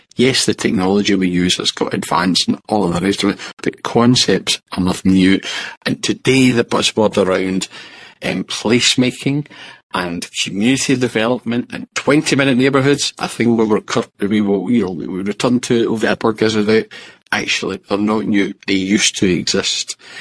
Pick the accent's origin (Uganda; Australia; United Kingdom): United Kingdom; Glasgow, Scotland; So I was born and brought up in Yoker, which essentially, in the time the years I was growing up there, was still a shit building district of Glasgow